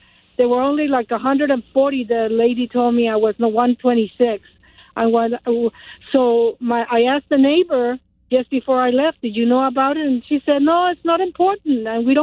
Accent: California, United States; now in Rio Rancho, United States; I come from California where you get pamphlets left and right

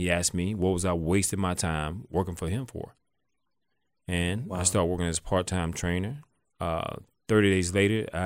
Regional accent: the South, United States; And all the way that we grew up in the South here, it's most food are fried, baked.

